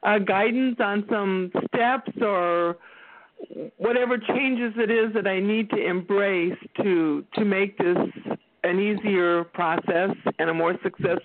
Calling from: Texas, United States

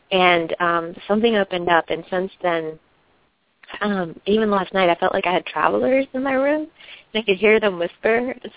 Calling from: Charleston, South Carolina, United States; I'm calling from Charleston.

